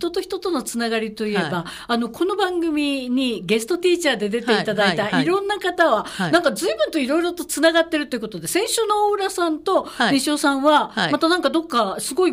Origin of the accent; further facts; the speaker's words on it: Nishinomiya, Hyogo, Japan; 西宮生まれ西宮育ちの割にはそんなん知らんのみたいに言われたりもするんですけど